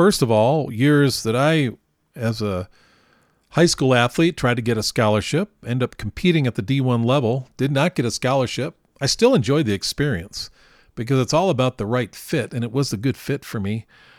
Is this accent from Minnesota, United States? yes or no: no; New York, United States; I grew up in New York, upstate New York. We had the leaves and maple trees, all of that.